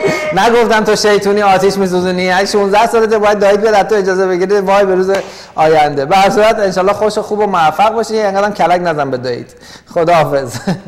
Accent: Tehran, Tehran Province, Iran; من بچه تهران هستم، البته پدر مادرم مال تهران نیستن

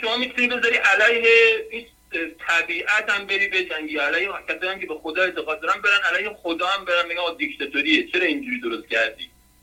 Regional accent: Iran; moved away; ما فرض بکن 15 سال پیش از ایران اومدیم بیرون

